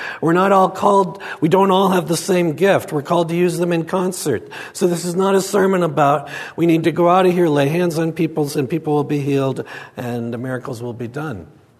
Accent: Minnesota, United States; I grew up in Minnesota. The translation of the Bible we had in Minnesota was, be nice, do the right thing, don't embarrass your family, and you're a Christian.

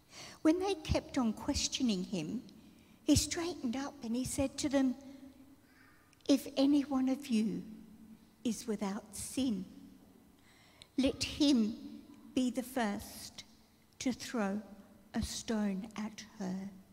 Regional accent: Melbourne, Victoria, Australia; growing up in Melbourne

